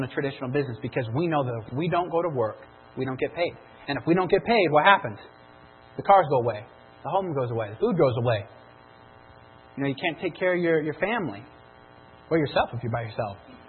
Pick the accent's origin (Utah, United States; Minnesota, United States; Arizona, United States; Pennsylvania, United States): Utah, United States; St. George; I come from St. George, so this is cold for me.